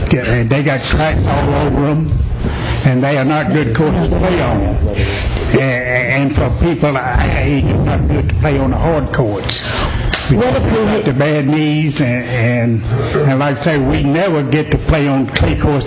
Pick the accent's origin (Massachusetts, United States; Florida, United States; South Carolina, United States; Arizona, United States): South Carolina, United States; Aiken; I grew up in Aiken.